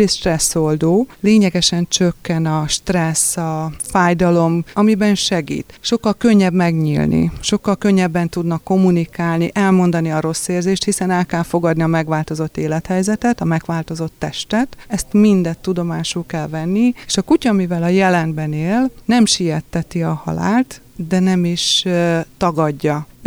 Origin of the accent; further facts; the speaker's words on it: Nyíregyháza, Szabolcs-Szatmár-Bereg, Hungary; mi nyíregyháziak vagyunk, tehát akik Nyíregyházán itt dolgozunk, mi nyíregyháziak vagyunk